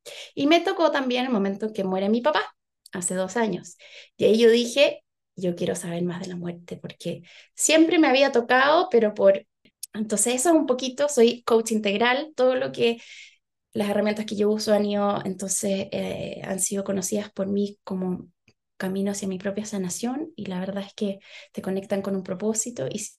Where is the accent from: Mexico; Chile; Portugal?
Chile; also born or lived in Peru; yo soy chilena, viví 11 años en Perú, me encanta Perú, amo Perú.